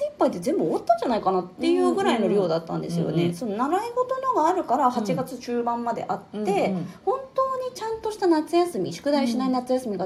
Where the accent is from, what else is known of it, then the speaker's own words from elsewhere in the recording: Oita, Japan; あの大分が出身なので、うん、大分帰ったんですね